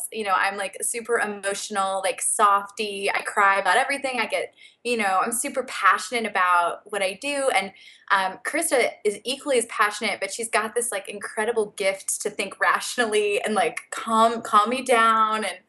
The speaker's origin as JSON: {"language": "English", "town": "Annapolis", "region": "Maryland", "country": "United States", "also_born_or_lived": "Philadelphia", "said": "We're both from Annapolis."}